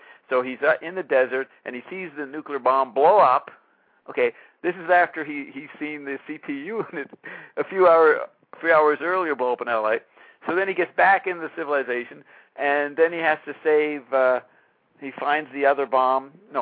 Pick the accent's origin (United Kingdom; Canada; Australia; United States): Canada; I'm a Canadian. I'm not involved with the American politics. I'm not someone who grew up with it.